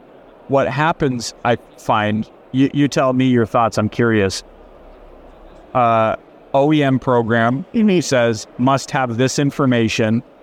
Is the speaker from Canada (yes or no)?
yes; Canada; now in United States; My dad came from Italy to Canada. My mom came from Portugal to Canada. I came from Canada to America.